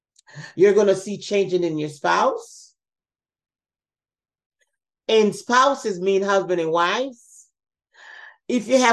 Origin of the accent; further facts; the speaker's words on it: Jamaica; The country where I'm from Jamaica.